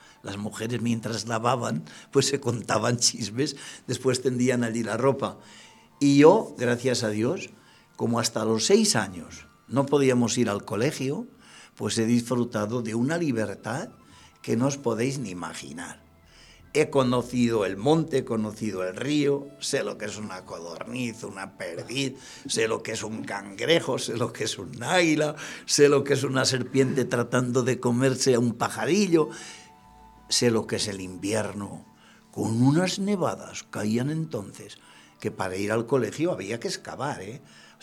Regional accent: Quintanilla de las Viñas, Castile and León, Spain; born there; Yo nací en Quintanilla de las Viñas, Burgos, en toda la zona que es los Infantes de Lara, que tienen que ver con Salas de los Infantes, con Covarrubias, con la Peña de los Infantes, etc.

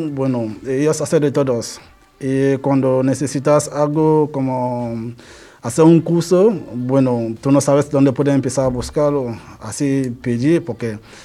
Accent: Cameroon; now in Spain; soy de Camerún. Para que llego aquí es como 5 países antes de llegar en España. Pero yo no he cogido avión.

